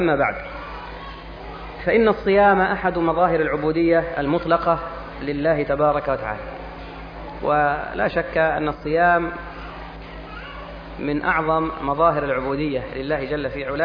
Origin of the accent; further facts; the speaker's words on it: Egypt; والتي قد نفع الله بها أهل بلدي مصر نفعا كبيرا